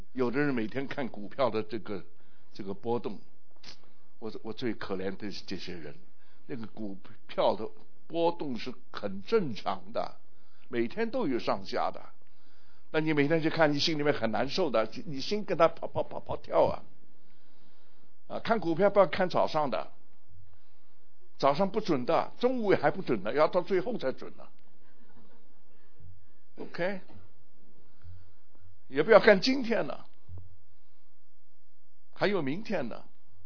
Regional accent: China; now in United States; 我是从中国来到美国，我是少数民族，尤其是我那个时候，我在我那个学校里面，我是唯一的中国人

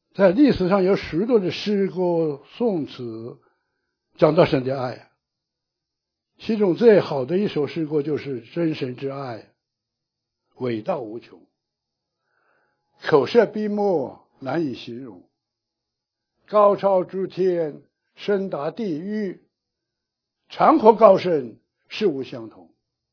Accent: Jiujiang County, Jiangxi, China; 在我的老家呀，那个土话，江西省九江县，土话呀，不叫爱呀

